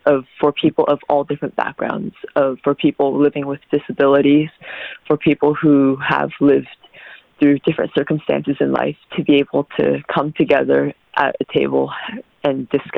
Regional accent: Western United States, United States; I am from the Western United States.

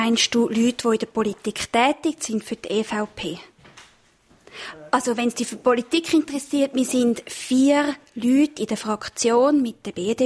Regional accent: Switzerland; Bei uns in der Schweiz haben wir ja den grossen Vorteil im Vergleich zu den USA, dass wir verschiedene Parteien haben.

